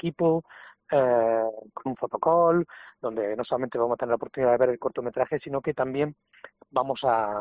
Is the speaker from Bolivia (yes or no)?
no; Guadix, Andalusia, Spain; para mí es un pase muy especial por mi relación íntima íntima con Guadix, claro, mi tierra